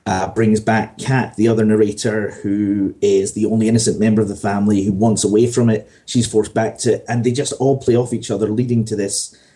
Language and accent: English; Scotland, United Kingdom; because I'm from Fife, and that's near St Andrews